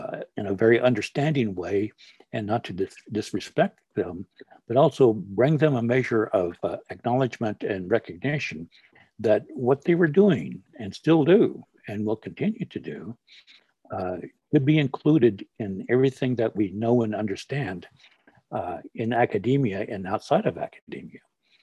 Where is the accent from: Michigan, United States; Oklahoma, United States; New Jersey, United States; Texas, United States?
Oklahoma, United States; I was born in Oklahoma and raised in Oklahoma, thought I would never leave Oklahoma. So in growing up in the Muskogee and Seminole tradition, my hometown, Artelova, is Gar Creek.